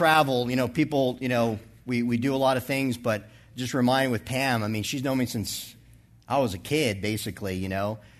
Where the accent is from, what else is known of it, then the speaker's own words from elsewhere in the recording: West Coast, United States; now in Bible Belt, United States; mean, I'm in the Bible Belt. So everybody goes around saying, I'm a Christian. Well, I came from here. I came from the West Coast out there.